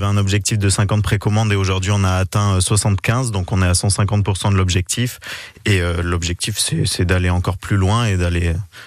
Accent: Bordeaux, Nouvelle-Aquitaine, France; je suis né à Bordeaux. J'ai vécu toute ma vie à Bordeaux, j'ai jamais déménagé. J'ai grandi rive droite. Aujourd'hui, maintenant, j'habite rive gauche.

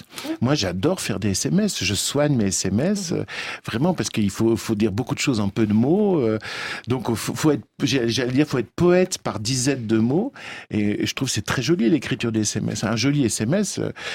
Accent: France; moved away as an adult; now in Belgium; moi, je suis un Français qui est allé s'installer en Belgique.

